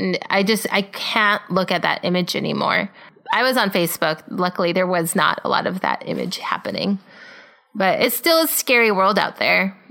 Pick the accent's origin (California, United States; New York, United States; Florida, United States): California, United States; so I grew up in Southern California. I actually grew up in the burbs where there's a lot of cows because there's dairy farms.